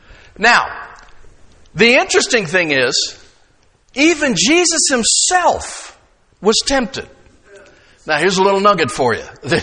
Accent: Pennsylvania, United States; I grew up down on the Youghiogheny River, and I spent more than my fair share of time sitting on that riverbank fishing.

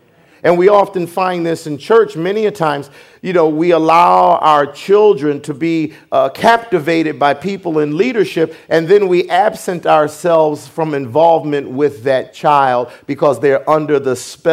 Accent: United States; I associate with my buddies that I grew up with around Susquehanna Avenue, Van Pelt Street and all

